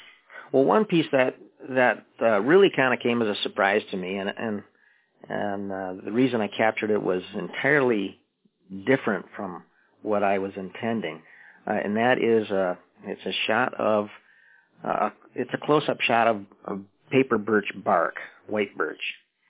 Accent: Warren, Michigan, United States; Yes, I grew up in Warren, you know, southeast Michigan, and a suburban Detroit area.

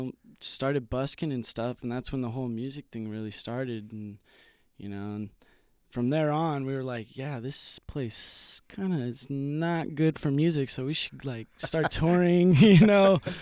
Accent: Beaverton, Oregon, United States; also born or lived in Utah; Yeah, I grew up in Beaverton, Oregon. And then I started playing music in Utah

